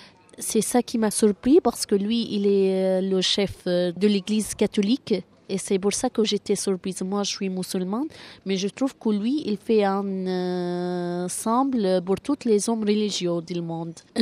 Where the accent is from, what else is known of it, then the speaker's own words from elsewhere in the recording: Syria; moved away; Nous sommes échappés de la Syrie. Nous avons un très long voyage.